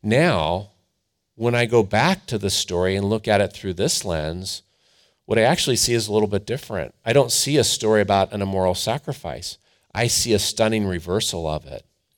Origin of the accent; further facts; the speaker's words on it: Cleveland, Ohio, United States; But I grew up in Cleveland. There's only so many losing seasons you can handle when you grow up in Cleveland.